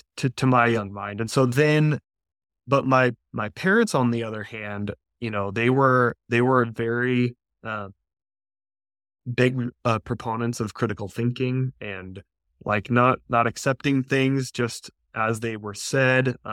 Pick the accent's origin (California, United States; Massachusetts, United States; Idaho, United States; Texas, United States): Idaho, United States; Nampa; So, I was raised in Nampa, Idaho, which was super rural at the time. Idaho has just exploded since I was born.